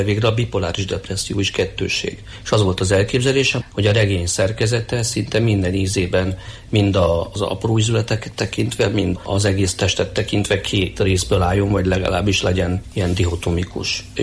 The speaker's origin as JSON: {"language": "Hungarian", "town": "Eger", "region": "Heves", "country": "Hungary", "tie": "born or raised there", "moved": "as an adult", "said": "a Csevokszáriban nőttem föl, és ott laktam 28 éves koromig, és nagyon szerettem."}